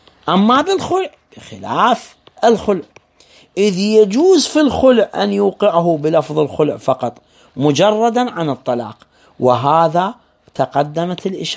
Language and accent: Arabic; Iraq